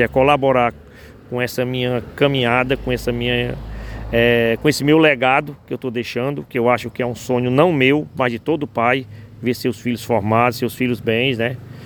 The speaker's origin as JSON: {"language": "Portuguese", "town": "Santa Quitéria", "region": "Ceará", "country": "Brazil", "said": "eu venho da cidade de Santa Quitéria, no Ceará … pelo Nordeste."}